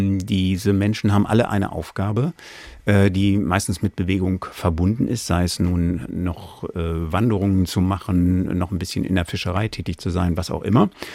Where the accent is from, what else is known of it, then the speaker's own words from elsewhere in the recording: Cologne, North Rhine-Westphalia, Germany; ich komme ja aus Köln, das ist eine sehr lebhafte Stadt